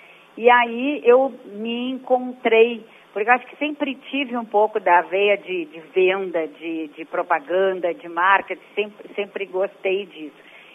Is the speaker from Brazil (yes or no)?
yes; Camaquã, Rio Grande do Sul, Brazil; born there; now in Porto Alegre, Brazil; Eu vim e morei em Porto Alegre, eu nasci em Camaquã e vim morar aqui em Porto Alegre quando eu tinha 18 anos.